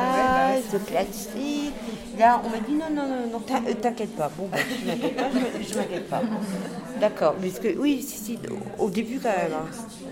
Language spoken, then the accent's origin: French; Brest, Brittany, France; c'est ma ville d'origine. Je suis née à Brest, je viens de Brest. Je suis fière d'être brestoise.